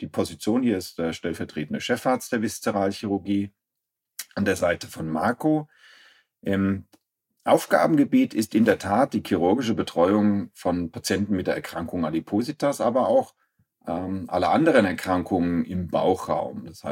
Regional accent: Aschaffenburg, Bavaria, Germany; Ich komme ganz ursprünglich aus Aschaffenburg. Das ist im bayerisch-hessischen Grenzgebiet. Dort bin ich aufgewachsen und bin nach der Schule an die Universität nach Würzburg gewechselt.

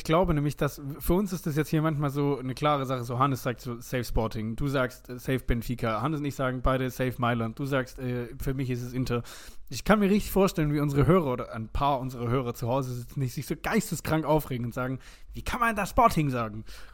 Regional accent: Ulm, Baden-Württemberg, Germany; born there; als gebürtiger Ulmer

